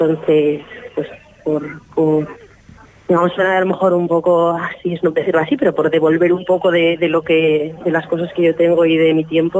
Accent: Asturias, Spain; Soy asturiana, que es allí donde más he hecho actividades.

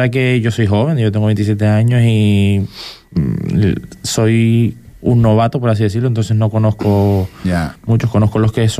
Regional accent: Gran Tarajal, Canary Islands, Spain; yo crecí viendo trajes en Gran Tarajal

